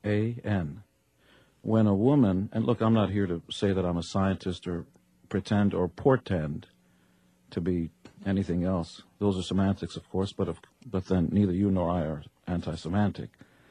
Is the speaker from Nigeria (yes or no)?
no; Israel; I come from Israel.